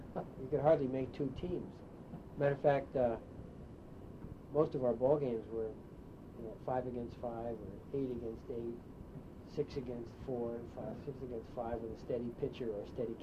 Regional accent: Rochelle Park, New Jersey, United States; also born or lived in New York City / Detroit / Illinois; And then I grew up in Rochelle Park, New Jersey. So I spent most of my childhood.

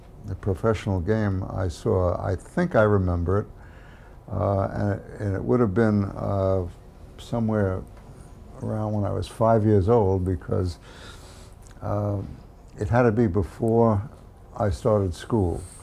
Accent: Brooklyn, New York, United States; also born or lived in Bronx, New York; Well, I was born in the Bronx, New York. I don't remember it, obviously, but my parents bought a house in Brooklyn when I was less than a year old, and I grew up in Brooklyn.

